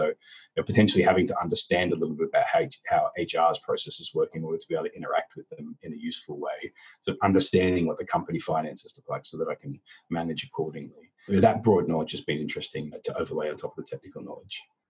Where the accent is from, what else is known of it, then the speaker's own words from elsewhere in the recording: Australia; now in United States; You'll hear that I've managed to lose all of my Australian accent, and I guess I've lost the ability to remember how to say my job title as well.